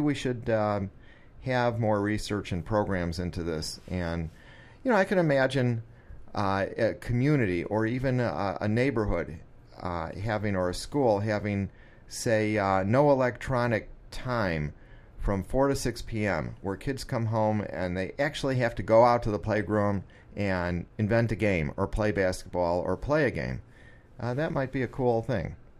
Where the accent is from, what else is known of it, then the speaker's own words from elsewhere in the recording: Chicago, Illinois, United States; And I grew up around Chicago. We did the same thing.